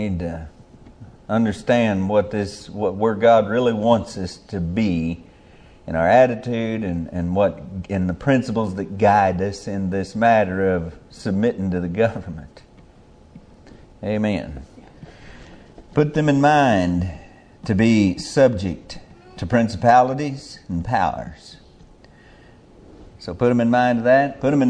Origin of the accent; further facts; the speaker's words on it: United States; Now, I am an American, and this is my country, and these are my people, and I owe them some things just because of that fact. I live here.